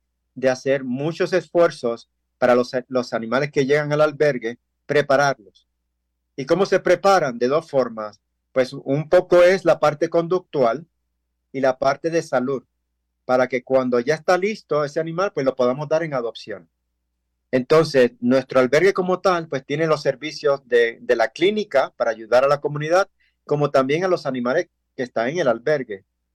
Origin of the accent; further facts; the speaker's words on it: Puerto Rico; also born or lived in Madrid, Spain; Sí, yo soy puertorriqueño. ¿Sí? Lo que pasa es que viví muchos años en España.